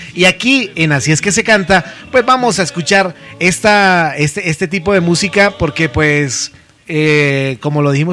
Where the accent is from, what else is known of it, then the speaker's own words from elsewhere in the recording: Garzón, Huila, Colombia; Soy colombiano, de Garzón y Collazos.